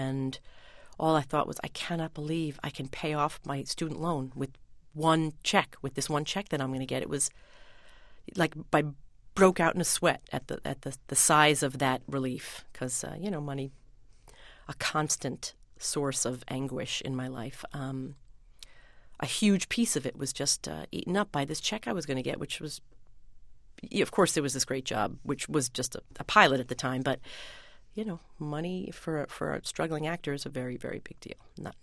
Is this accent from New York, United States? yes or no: yes; West Islip, New York, United States; I grew up on the South Shore originally, down in West Islip. And the neighborhood was all kids my age.